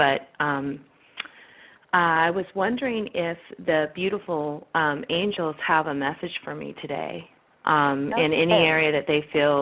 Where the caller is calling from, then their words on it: California, United States; from California.